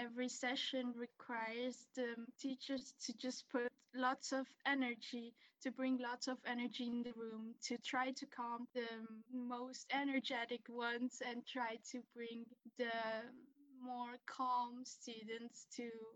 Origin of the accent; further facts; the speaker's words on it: Spain; also born or lived in Brussels, Belgium; I grew up in Spain and we lived in Brussels, Belgium for about 5 years. So I haven't used my Spanish a lot in the past couple of years.